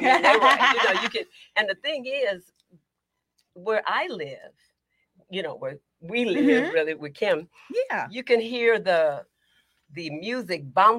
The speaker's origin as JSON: {"language": "English", "town": "Houston", "region": "Texas", "country": "United States", "tie": "born or raised there", "said": "I was raised in Third Ward, Texas."}